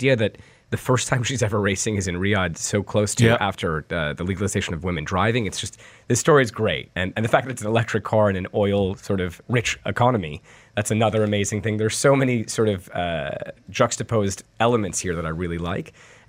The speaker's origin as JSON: {"language": "English", "region": "New York", "country": "United States", "said": "But to be fair, as a New Yorker, Christmas is amazing."}